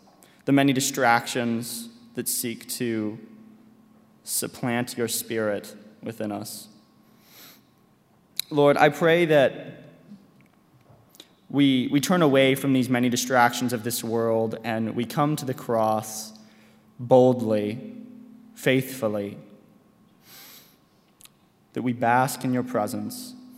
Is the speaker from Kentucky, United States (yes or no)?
yes; Louisville, Kentucky, United States; I'm your all's student body president. I am from Louisville, Kentucky, and welcome to Student Government Chapel.